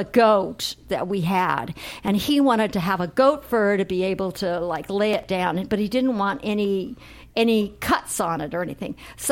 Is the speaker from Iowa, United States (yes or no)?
yes; Sioux City, Iowa, United States; born there; I was born in Sioux City, Iowa, and I was born to really, really poor people.